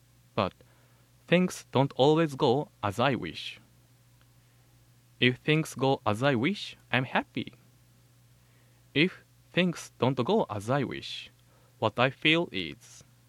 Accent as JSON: {"language": "English", "region": "Shimane", "country": "Japan", "moved": "yes", "lives_now": "Hawaii, United States", "said": "I came to Hawaii from Shimane in Japan. Do you know Shimane? It is near Hiroshima and Yamaguchi."}